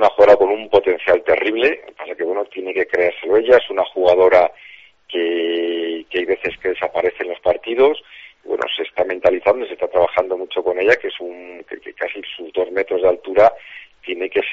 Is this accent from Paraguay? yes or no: no; Salamanca, Castile and León, Spain; estar tremendamente contentos como salmantinos